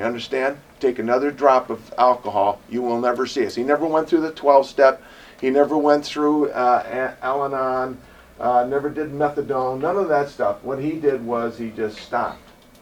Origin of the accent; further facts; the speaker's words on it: Japan; We come from Japan. Top that one.